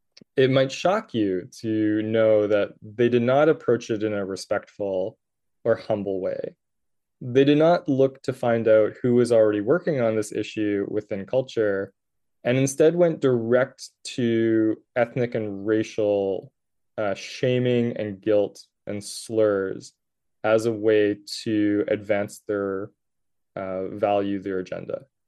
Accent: Richmond, British Columbia, Canada; When I was in the city of Richmond, so I was there working, it was my hometown as well. And you kind of grow up, I'm a mixed race as well.

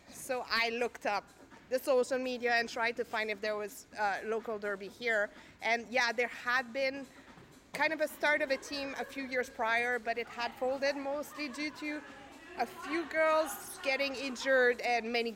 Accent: Montreal, Quebec, Canada; now in Houston, United States; I am from Montreal originally. I live in Houston right now.

